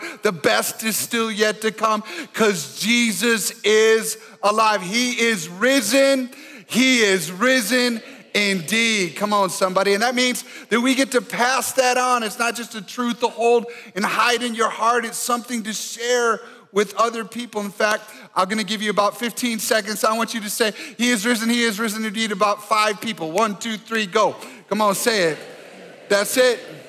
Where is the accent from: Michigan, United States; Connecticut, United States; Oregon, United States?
Michigan, United States; Where I grew up in Michigan, everybody said, go blue, and everybody go blue.